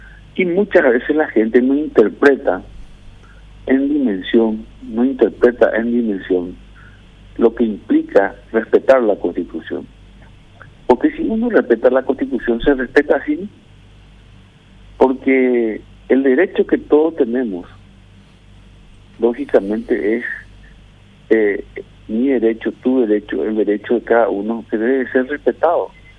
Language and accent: Spanish; Paraguay; tenemos que luchar como paraguayos